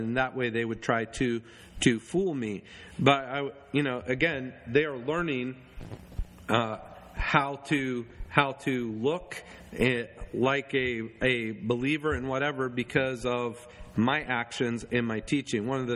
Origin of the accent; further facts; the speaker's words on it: United States; now in Zambia; So I am an American, an educated American that I have a Land Cruiser. I have the ability to get out in the village. I live in a decent home in the city. I have the ability to get on an airplane and fly back to America.